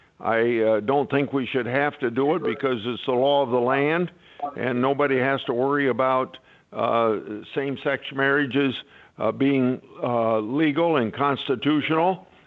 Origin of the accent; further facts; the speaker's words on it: New Hartford, Iowa, United States; taking natural gas to my hometown in New Hartford.